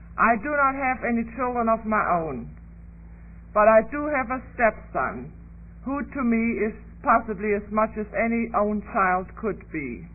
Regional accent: Germany; We three sisters, I'm originally from Germany.

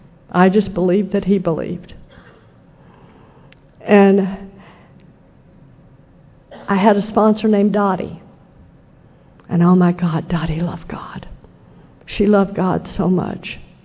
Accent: Texas, United States; And when I grew up in Texas, when I was a little girl, the Baptists hated the Catholics.

